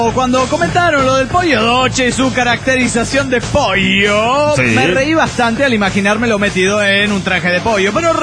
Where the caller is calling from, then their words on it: Michoacán, Mexico; de Marina Michoacán.